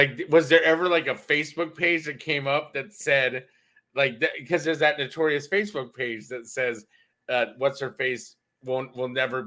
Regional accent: Iowa, United States; now in New York, United States; last time I left my hometown, I lost a bunch of weight and all they said was, oh, he must be on meth. And I'm like, oh, come on, guys. Meth is such an Iowa thing. I'm in New York now.

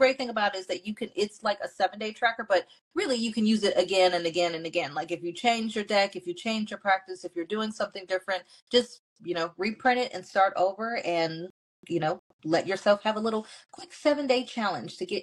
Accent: California, United States; We're both from California. So that's a huge hint. You may not know what it means just yet, but we are both from California. I'm a Southern California girl.

